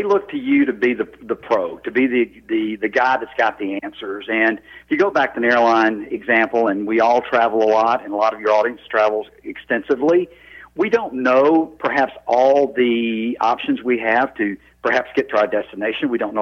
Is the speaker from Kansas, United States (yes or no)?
no; Mississippi, United States; I grew up in North Mississippi, just south of Memphis, and it was a part of the world, a part of the country that was known for hospitality.